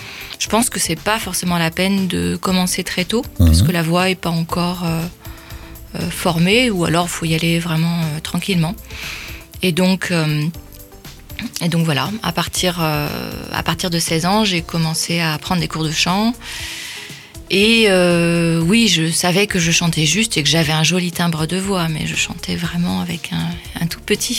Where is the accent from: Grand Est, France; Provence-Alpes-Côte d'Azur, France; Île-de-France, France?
Provence-Alpes-Côte d'Azur, France; Nice; Je viens de Nice, je suis née à Nice et j'ai fait mes études là-bas, mes études scientifiques.